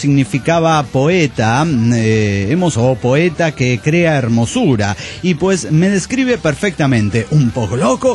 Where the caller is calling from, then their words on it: Mexico City, Mexico; de la Ciudad de México.